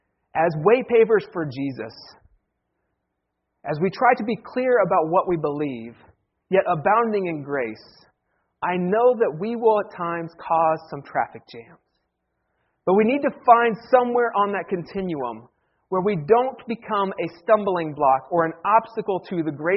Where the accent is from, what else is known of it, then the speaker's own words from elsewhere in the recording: Ohio, United States; And remember, I come from Ohio. I come from the land where we have four seasons.